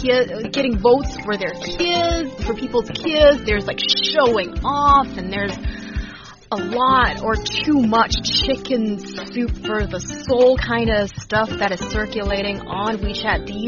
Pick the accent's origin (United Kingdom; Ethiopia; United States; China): China; originally we're both from China